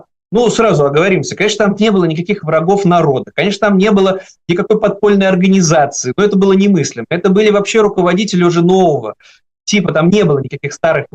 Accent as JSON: {"language": "Russian", "region": "Saint Petersburg", "country": "Russia", "tie": "born or raised there", "said": "сам уроженец Ленинграда, это все вот мой родной город"}